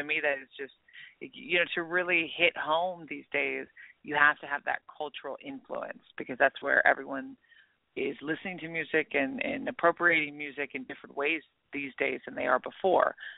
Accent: Santa Barbara, California, United States; And I grew up in Santa Barbara. And, you know, we had art and God. That was what we grew up with.

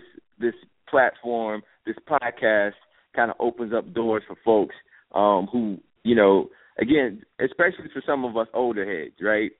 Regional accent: Chicago, Illinois, United States; also born or lived in Wisconsin; Being a Midwesterner, grew up in Chicago, been in Wisconsin.

